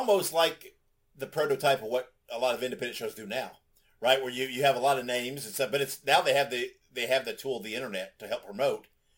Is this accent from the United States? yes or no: yes; Columbus, Indiana, United States; I'm originally from Columbus, Indiana, and Bobby ran a show there.